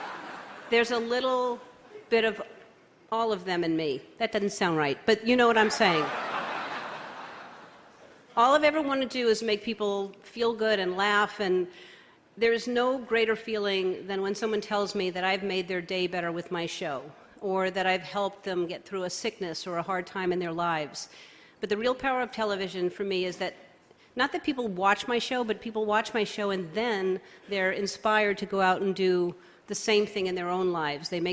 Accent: New Orleans, Louisiana, United States; born there; I was born in New Orleans in 1958, January 26.

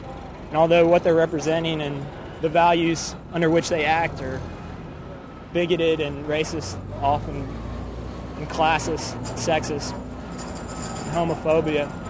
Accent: Knoxville, Tennessee, United States; No, I'm from Knoxville, Tennessee.

